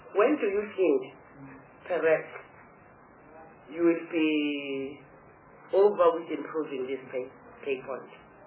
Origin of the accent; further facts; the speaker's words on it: KwaZulu-Natal, South Africa; I'm from KwaZulu-Natal.